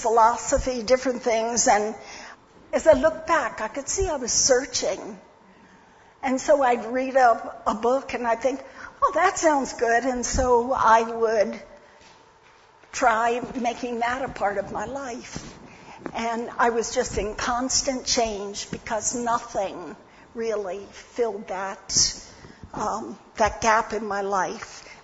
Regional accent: Maryland, United States; I grew up in Maryland.

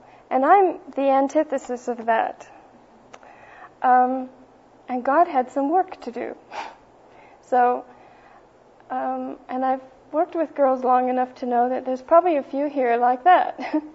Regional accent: Colorado Springs, Colorado, United States; I grew up in Colorado Springs, by the way

